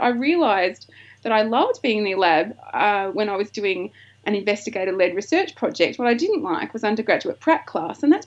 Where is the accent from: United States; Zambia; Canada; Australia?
Australia; Wollongong, New South Wales; now in Melbourne, Australia; And I actually moved to Melbourne for that. So I grew up in Wollongong, but I feel like I became a grown-up when I moved to Melbourne, which is now my adopted and much-loved home city.